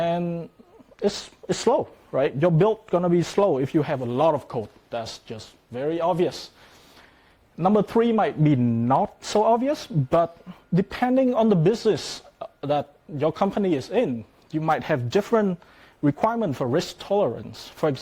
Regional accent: Vietnam; now in Netherlands; that's fine. I'm from Vietnam originally. I'm currently based in the Netherlands. I have been living there for the last 5 years.

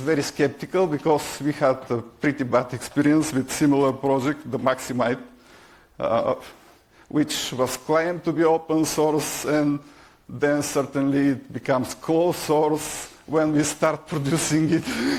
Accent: Plovdiv, Plovdiv Province, Bulgaria; English is a second language; This is Poldin, which happens to be produced in Plovdiv, my hometown.

